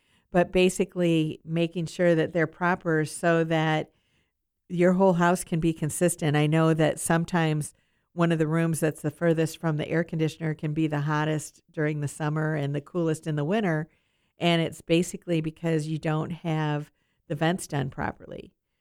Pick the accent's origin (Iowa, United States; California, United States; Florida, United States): Iowa, United States; And I know that when I've been to where I grew up in Iowa, there are a lot of curled shingled roofs there.